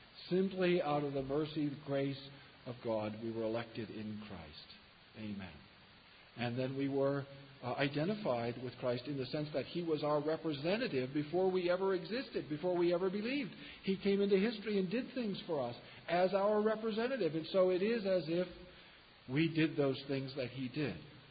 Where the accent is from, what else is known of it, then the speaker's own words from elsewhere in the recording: Kansas, United States; That's what we do with thieves where I'm from. I'm from Kansas.